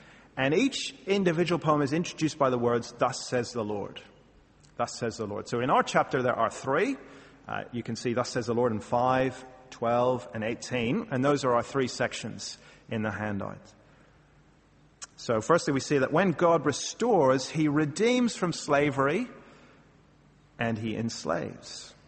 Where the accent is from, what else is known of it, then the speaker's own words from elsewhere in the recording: Ireland; now in Australia; As an Irishman, you know, I partly consider myself in exile in Australia